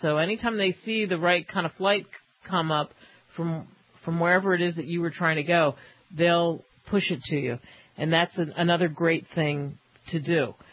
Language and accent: English; Northeast, United States; So I'm from the Northeast, and you stay with family.